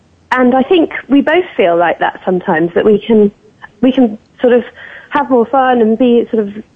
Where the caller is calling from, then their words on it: Oxford, South East England, United Kingdom; I'm calling from Oxford in England.